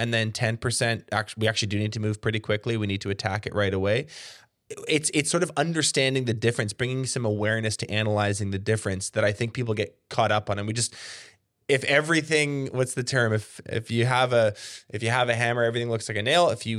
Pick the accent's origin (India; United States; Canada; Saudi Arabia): Canada; I am Canadian.